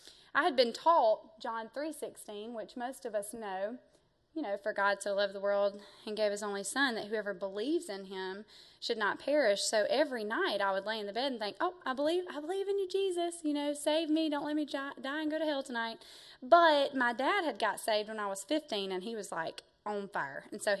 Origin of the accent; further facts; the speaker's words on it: Athens, Georgia, United States; hey, we're both from Georgia. But he lived in Douglasville and I was in Athens, so it was about a two-hour drive.